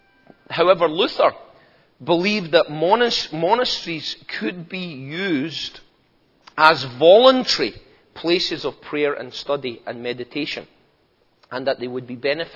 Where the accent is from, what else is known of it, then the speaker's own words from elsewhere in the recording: Scotland, United Kingdom; Which I have no problem with as a Scotsman.